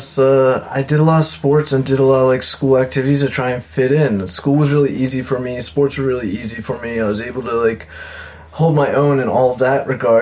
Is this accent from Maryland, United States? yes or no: yes; Columbia, Maryland, United States; Columbia, Maryland.